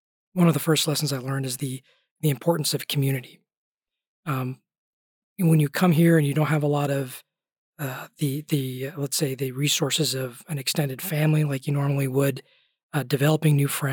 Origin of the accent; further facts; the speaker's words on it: Ohio, United States; also born or lived in India; I was born in India, but came to the U.S. at a very young age and grew up in northeastern Ohio.